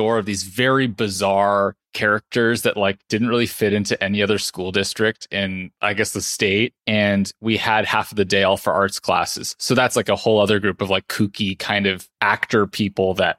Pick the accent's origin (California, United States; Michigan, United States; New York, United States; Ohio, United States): California, United States; South Pasadena; I'm from South Pasadena, which is, you know, a suburb of LA.